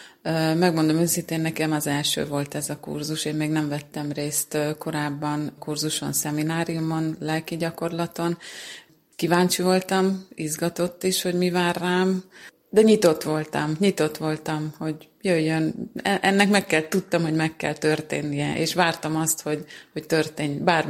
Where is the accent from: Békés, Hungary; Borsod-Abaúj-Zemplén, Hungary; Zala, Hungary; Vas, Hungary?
Zala, Hungary; Zalaegerszeg; és ezen a szemináriumon a férjemmel vettem részt. Mi zalaegerszegiek vagyunk, a Mária Magdolna plébániához tartozunk